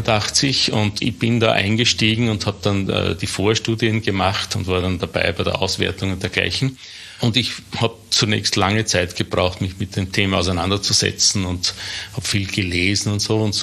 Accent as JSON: {"language": "German", "region": "Burgenland", "country": "Austria", "said": "ich bin ein Burgenländer und ein Burgenländer haben manche noch sehr große Familien, auch ich hatte eine Großfamilie"}